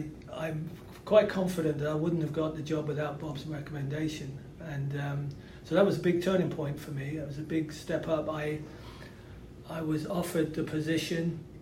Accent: London, England, United Kingdom; moved away as an adult; now in Milwaukee, United States; I was born in London and grew up in England, played soccer there, played in college, came over to the US for a summer program, a couple of summer programs, and got offered a job here and made Milwaukee my home for 16 years.

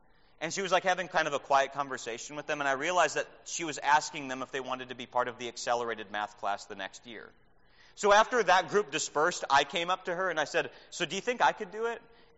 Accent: Minnesota, United States; I grew up in Minnesota, where we had a city called St. Paul.

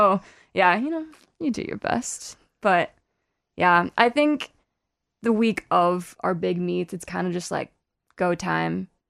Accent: Farmington, Minnesota, United States; so I'm from Farmington, Minnesota.

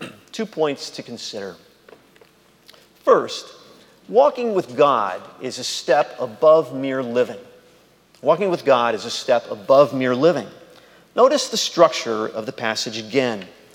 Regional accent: New York, United States; When I was growing up in Westchester, a couple of towns over in Briarcliff Manor, that's where the King's College was located.

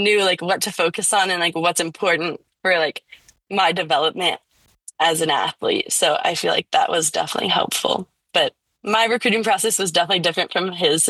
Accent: California, United States; I definitely want to stay inside California because I'm from Orange County.

